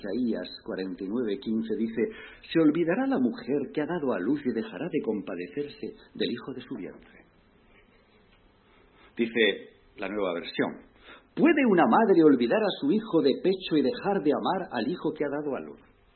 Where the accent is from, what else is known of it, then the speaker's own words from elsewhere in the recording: Balearic Islands, Spain; nosotros somos de Menorca, y cuando estamos en Menorca, en nuestra casita pequeña